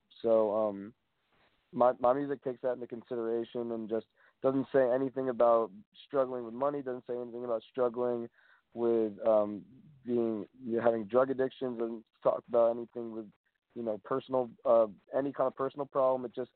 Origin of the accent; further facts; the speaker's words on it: Menlo Park, California, United States; Well, I was brought up in Menlo Park, which is in the Bay Area.